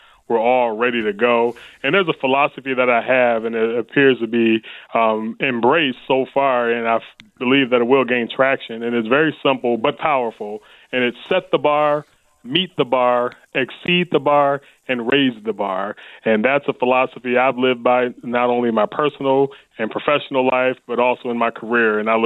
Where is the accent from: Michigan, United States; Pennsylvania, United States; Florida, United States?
Michigan, United States; Detroit; Born and raised in Detroit, Michigan. I'm a graduate of Detroit Public Schools.